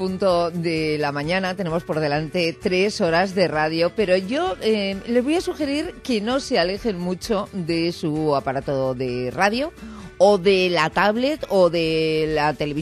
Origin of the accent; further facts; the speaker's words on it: Spain; born there; los que somos españoles, porque hemos nacido aquí